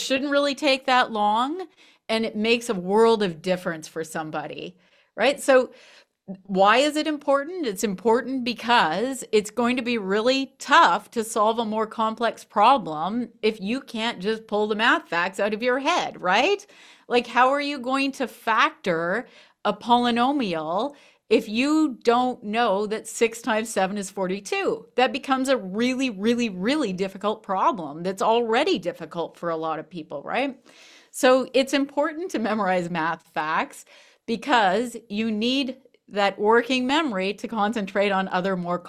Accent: Canada; It's like hockey, right? We're Canadian.

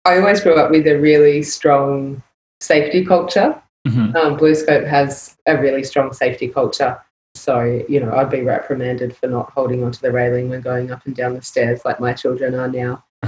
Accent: Wollongong, New South Wales, Australia; I grew up in Wollongong, so I had a lot of exposure to Blue Scope, the steelworks, which was BHP.

